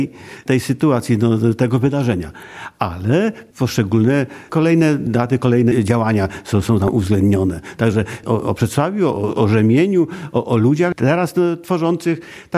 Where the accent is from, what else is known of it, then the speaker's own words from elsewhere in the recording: Przecław, Subcarpathian Voivodeship, Poland; No jestem przesławianinem, więc od urodzenia jestem związany z tą miejscowością